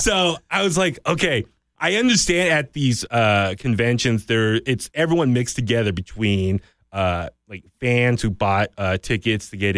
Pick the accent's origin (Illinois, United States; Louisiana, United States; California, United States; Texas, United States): California, United States; So we're from the Bay Area, too.